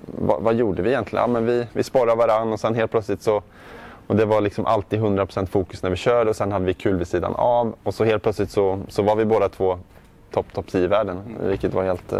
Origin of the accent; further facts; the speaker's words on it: Värmland, Sweden; jag var från Värmland.